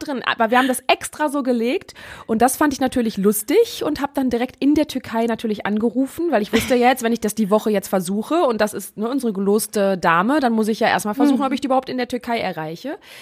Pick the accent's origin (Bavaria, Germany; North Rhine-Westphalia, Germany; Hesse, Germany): North Rhine-Westphalia, Germany; Neuss; now in Essen, Germany; Ich komme ja aus Neuss